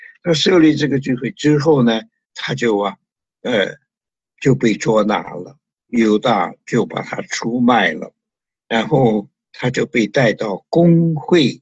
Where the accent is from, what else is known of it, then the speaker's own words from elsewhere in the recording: China; 就是他们是主要啊是吃面包的，我们中国人呢是吃饭的。